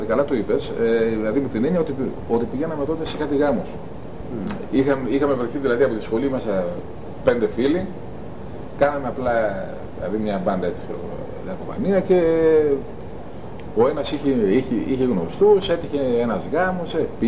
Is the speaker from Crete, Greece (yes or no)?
no; Thessaloniki, Central Macedonia, Greece; also born or lived in Kavala; Καβαλιώτης είμαι, αλλά μεγάλωσα στη Θεσσαλονίκη.